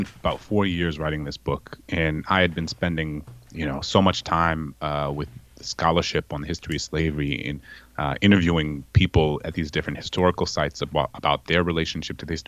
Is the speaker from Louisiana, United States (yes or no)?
yes; New Orleans, Louisiana, United States; I remember growing up in New Orleans, you know, a young black child in New Orleans